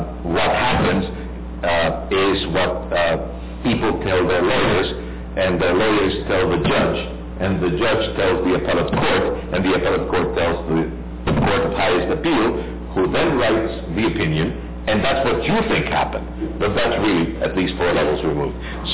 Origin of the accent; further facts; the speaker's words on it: Puerto Rico; I'm from Puerto Rico